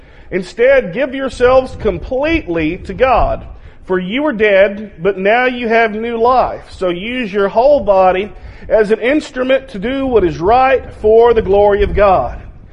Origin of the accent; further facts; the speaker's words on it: Arkadelphia, Arkansas, United States; I grew up in Arkadelphia, Arkansas. And that is the Baptist Mecca of the South